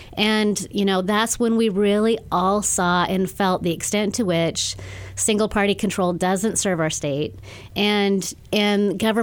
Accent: Klamath Falls, Oregon, United States; We need change in Oregon. And I am originally from Klamath Falls. I'm a small town girl.

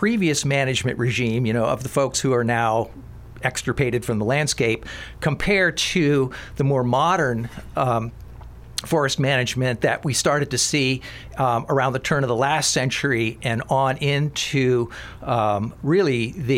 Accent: New England, United States; I had never seen a clear cut growing up in New England, which is where I grew up for the first 25 years of my life

